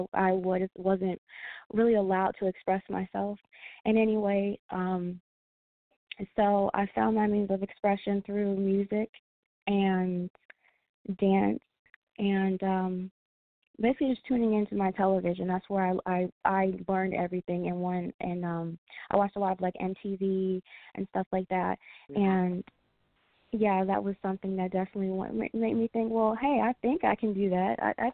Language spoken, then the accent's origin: English; Baton Rouge, Louisiana, United States; born there; also born or lived in Atlanta / Michigan / California; Well, I was actually born in Baton Rouge, Louisiana. I moved back and forth from Atlanta to Michigan because my parents were separated until I've landed in California I lived there for a good while, about 6-7 years